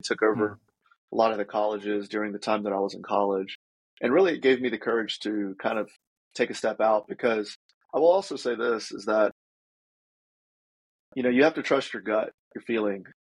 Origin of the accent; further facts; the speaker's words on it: United States; born there; I was born in America where it wasn't like that.